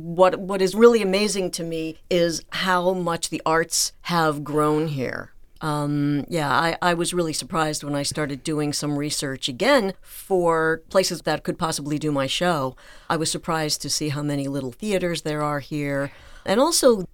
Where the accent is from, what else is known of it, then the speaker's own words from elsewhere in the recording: Scranton, Pennsylvania, United States; I was born and raised in Scranton, in right on the, almost on the line, in the Manuka section on Pittston Avenue. And that's where I grew up.